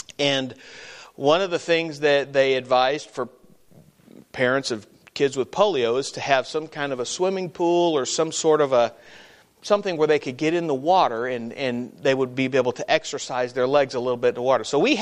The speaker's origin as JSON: {"language": "English", "country": "Mexico", "tie": "born or raised there", "lives_now": "Missouri, United States", "said": "When I was a kid growing up in Mexico, down in Mexico"}